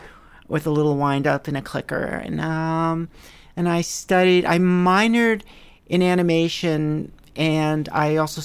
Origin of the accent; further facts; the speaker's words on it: Ossining, New York, United States; I'm originally from, I was born in New Jersey, brought up in Ossining, New York, which is home of Sing Sing Prison.